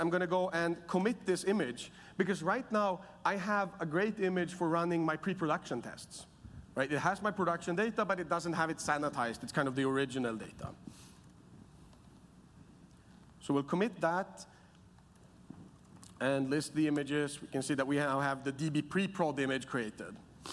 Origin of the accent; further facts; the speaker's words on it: Sweden; I'm from Sweden, so we call it Norwegian encryption.